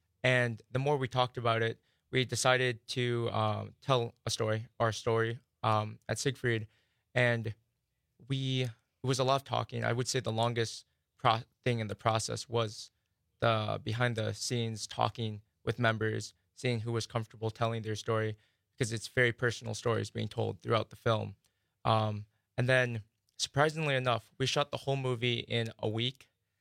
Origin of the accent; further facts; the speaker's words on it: Beloit, Wisconsin, United States; I'm from Beloit. We have a little parkour group down there called Siegfried.